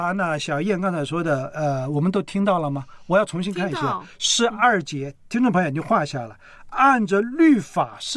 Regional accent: China; 他们不像我们中国人迷信的

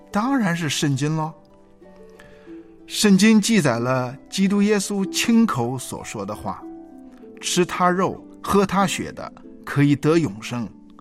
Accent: China; 死亡这个话题啊，说它沉重，大都是因为人们不愿谈论它，特别是我们中国人。

